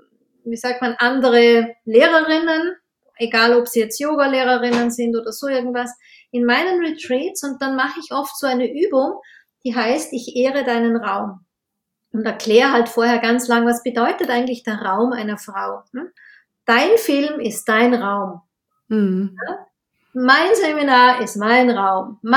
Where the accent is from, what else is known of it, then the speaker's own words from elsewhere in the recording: Austria; also Mutterschutz oder Karenz heißt es bei uns in Österreich